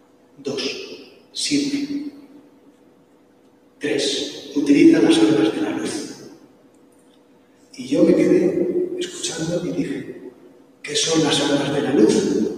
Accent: Collado Villalba, Community of Madrid, Spain; Recuerdo ir llorando por Collado Villalo, porque soy de Collado Villalo, y mientras paseaba vi la montaña otra vez.

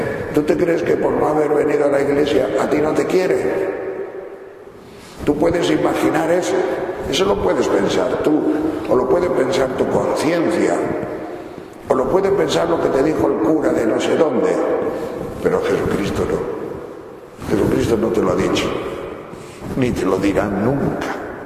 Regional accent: Castile and León, Spain; me acordaba de gente de mi pueblo, yo soy de la provincia de León, de allá del norte, de las montañas de León

